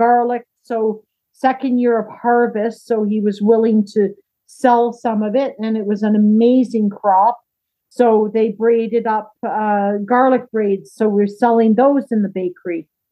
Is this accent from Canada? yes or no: yes; Ottawa, Ontario, Canada; So I grew up in Ottawa, but my family, my parents were both born in the province of Quebec.